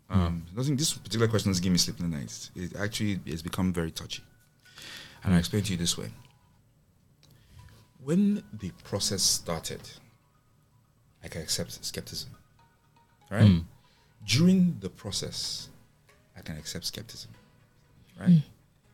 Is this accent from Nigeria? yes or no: yes; Nigeria; As Nigerian technologists, we should know who CPN is.